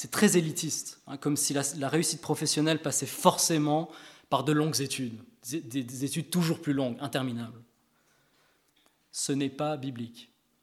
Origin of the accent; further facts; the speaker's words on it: Switzerland; also born or lived in England; now in France; je suis français, je m'implique là-dedans, mais j'ai grandi en Suisse, ma femme est allemande, et puis on a habité plusieurs années en Angleterre